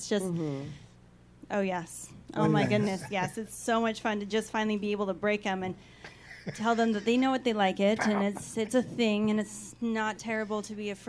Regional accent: Salt Lake City, Utah, United States; No, but thanks for thinking that since we're from Utah. It's just a stereotype that's assumed when anybody says that we're from Salt Lake City, Utah.

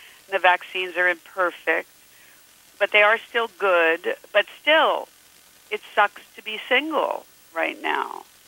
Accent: Pennsylvania, United States; a guy in Pennsylvania, my home state

